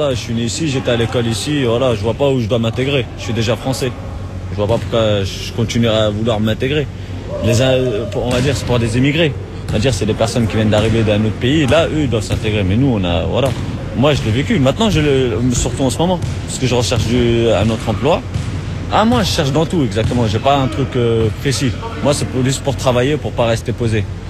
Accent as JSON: {"language": "French", "country": "France", "tie": "born or raised there", "said": "Moi, je suis né ici, et voilà, je suis français. Tout simplement, j'ai ma carte d'identité, mon passeport rouge, voilà, je suis né ici, j'étais à l'école ici, voilà, je vois pas où je dois m'intégrer, je suis déjà français."}